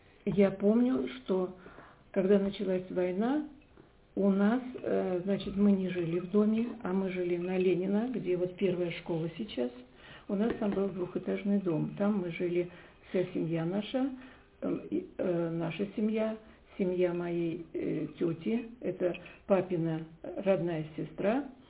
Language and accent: Russian; Tosno, Leningrad Oblast, Russia; Я коренная коренной тосинский житель. Вообще мои предки здесь проживали, и родители до войны жили тоже в Тосно.